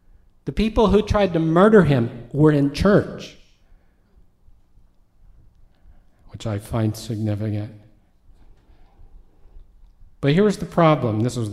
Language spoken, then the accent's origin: English; West Coast, United States; But like a lot of people that I grew up with in the West Coast